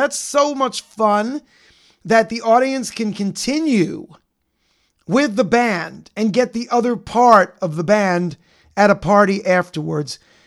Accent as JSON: {"language": "English", "region": "New York", "country": "United States", "said": "I'm from New York."}